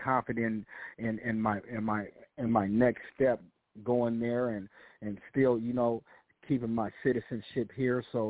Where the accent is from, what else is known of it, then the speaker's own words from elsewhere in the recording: Portland, Oregon, United States; Oh yeah, I'm from Portland, Oregon, America, with Nigerian roots. So I'm part Nigerian, part American.